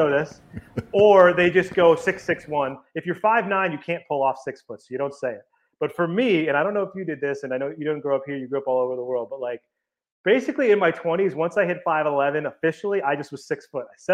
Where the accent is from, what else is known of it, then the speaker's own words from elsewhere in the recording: Boston, Massachusetts, United States; also born or lived in Ohio / California / Florida / New Jersey; So I grew up mostly in Boston, but we lived in Ohio, we lived in California, we lived in Florida, and then we moved to New Jersey, actually my very first day of high school.